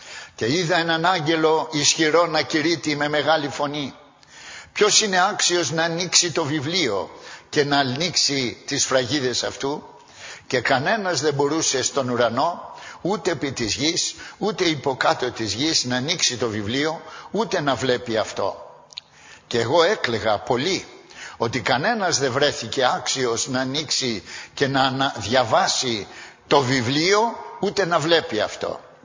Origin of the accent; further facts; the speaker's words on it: Greece; συγκινούμαστε, ας πούμε, να είμαστε Έλληνες εμείς